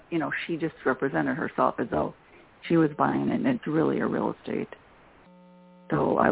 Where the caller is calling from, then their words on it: Chicago, Illinois, United States; from Chicago.